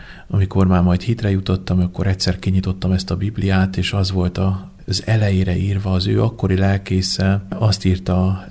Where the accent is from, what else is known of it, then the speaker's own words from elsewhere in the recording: Magyaralmás, Fejér, Hungary; egy dunántúli kis faluban, Székesfehérvár és Mór között elterülő Magyaralmásról származom. Ott születtem egy egyszerű munkás család gyermekeként, elsőszülött gyermekeként.